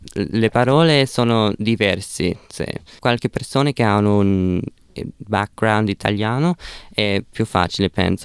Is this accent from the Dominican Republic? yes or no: no; Australia; born there; Italian is a second language; I miei genitori sono inglesi e sì, non sono italiano.